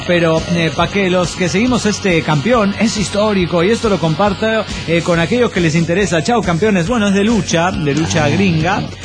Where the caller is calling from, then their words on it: Monterrey, Nuevo León, Mexico; de Monterrey, Nuevo León.